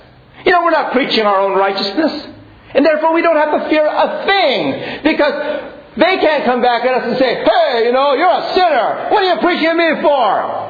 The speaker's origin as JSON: {"language": "English", "town": "Monterey", "region": "California", "country": "United States", "tie": "born or raised there", "said": "I came home to my hometown in Monterey and attended the local church, happened to be a Baptist church"}